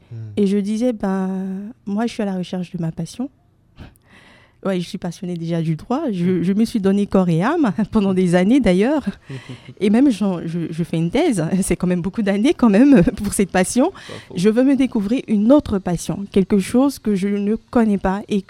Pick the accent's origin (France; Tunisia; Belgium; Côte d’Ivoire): Côte d’Ivoire; moved away; depuis mon pays natal, parce que pour rappel, je suis originaire de la Côte d'Ivoire.